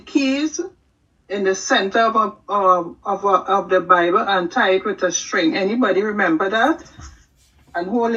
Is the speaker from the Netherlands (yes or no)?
no; Trinidad & Tobago; I grew up in South Trinidad. I don't remember much about my childhood. I grew up with a stepmother.